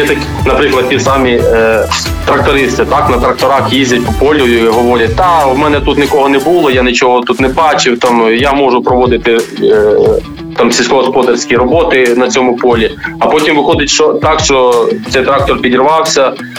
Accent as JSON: {"language": "Ukrainian", "town": "Kherson", "region": "Kherson Oblast", "country": "Ukraine", "said": "Херсон – це моє найрідніше місто, я сам з Херсону."}